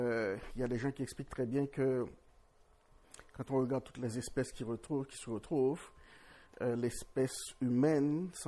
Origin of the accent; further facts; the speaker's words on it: Haiti; born there; je me dis que je suis né en Haïti, dans un pays de tradition